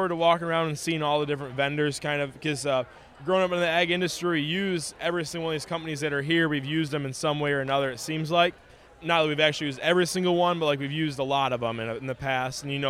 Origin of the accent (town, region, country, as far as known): Pearl City, Illinois, United States